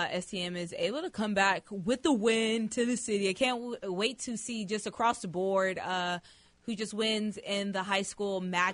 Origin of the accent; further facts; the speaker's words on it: Texas, United States; I'm from Texas, so I'm just wondering what persuaded you to make your way down to UT?